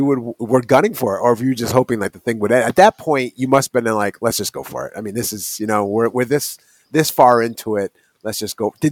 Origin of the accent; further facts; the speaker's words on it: Pawtucket, Rhode Island, United States; and I grew up in Pawtucket. I remember the game because I lived only blocks away from the stadium as a kid growing up.